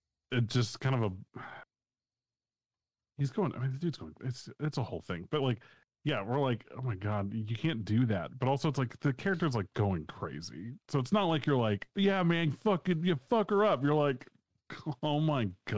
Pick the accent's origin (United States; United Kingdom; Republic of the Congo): United States; Philadelphia, Pennsylvania; now in New York, United States; I'm from Philadelphia, and then I moved to New York.